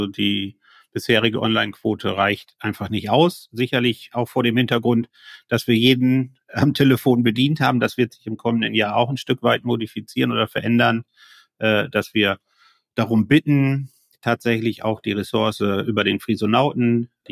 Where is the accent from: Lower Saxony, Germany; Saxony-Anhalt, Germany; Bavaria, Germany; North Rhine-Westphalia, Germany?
Lower Saxony, Germany; Norderney; und ich bin ja nun auch gebürtiger Insulaner, aber nicht Wangerooge, sondern Norderney